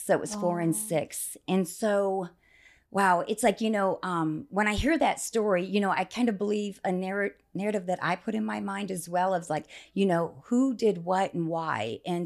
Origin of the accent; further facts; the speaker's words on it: Lincoln, Nebraska, United States; born there; Yes, well, I was born in Lincoln, Nebraska. People always kind of laugh because I don't really talk about that, but that's where I was born.